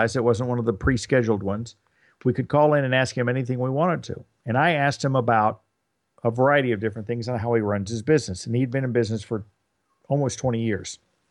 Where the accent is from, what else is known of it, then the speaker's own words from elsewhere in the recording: Dallas, Texas, United States; Dallas has always been my home. I've been born and raised in Dallas. So Dallas has always been home. Family's always been here.